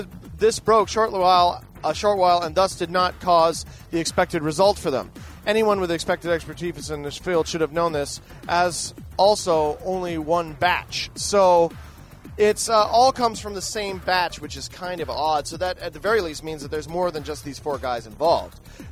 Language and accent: English; Canada; So, you know, I don't, being a Canadian, I don't have to deal with the American Civil Liberties Union all that much.